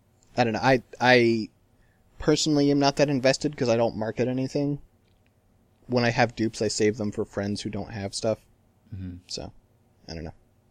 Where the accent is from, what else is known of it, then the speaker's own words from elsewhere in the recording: California, United States; Yeah, whereas I'm from California, and as they say, everything's bigger in California.